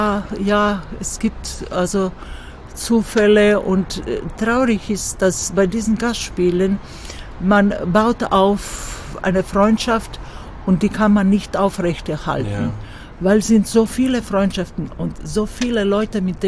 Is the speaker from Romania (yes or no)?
no; Zagreb, City of Zagreb, Croatia; hier in Zagreb, weil das meine Heimatstadt ist.